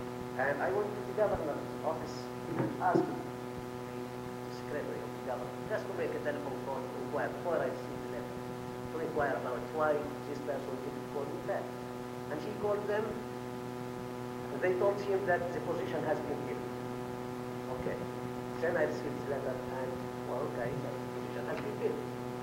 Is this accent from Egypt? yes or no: yes; Egypt; now in Fairbanks, United States; I'm originally from Egypt, but I have the honor to be American citizen, and I received my citizenship in Fairbanks in 1976.